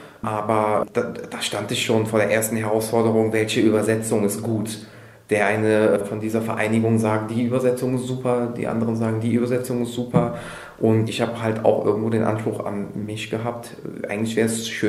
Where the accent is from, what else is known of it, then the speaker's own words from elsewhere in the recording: Turkey; Ich als Türke und dann der tunesische Kumpel.